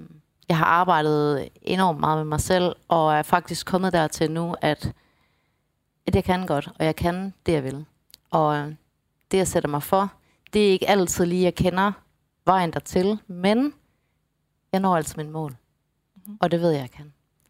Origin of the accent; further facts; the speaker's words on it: Aarhus, Central Denmark Region, Denmark; Jeg er fra Aarhus.